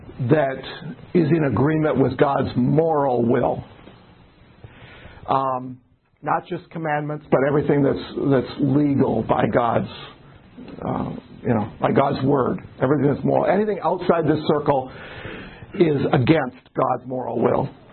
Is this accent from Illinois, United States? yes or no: yes; Chicago, Illinois, United States; now in Michigan, United States; I decide to move to Michigan. I was raised in Chicago. I decided to move to Michigan.